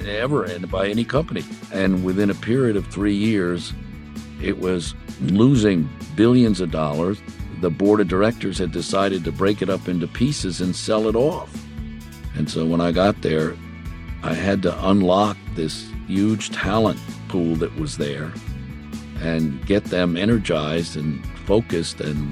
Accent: Mineola, New York, United States; I grew up in the village of Mineola. Back then, we had some villages in the western part of the island in Nassau County, and for the most part, the rest of the island was farms.

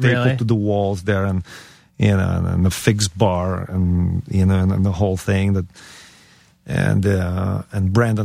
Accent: Ukraine; moved away; I came from Ukraine. I mean, and I was very much, my whole like punk rock taste was formed there.

